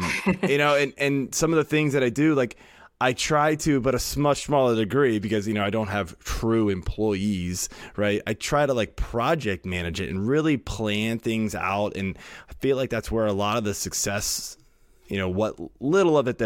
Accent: Virginia, United States; Yeah, so I grew up in the Washington, D.C. area, just outside of D.C. in Virginia.

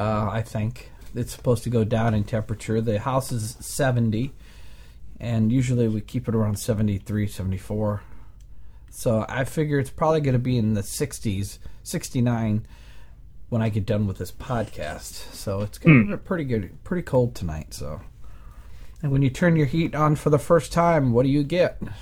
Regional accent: Nebraska, United States; from Nebraska.

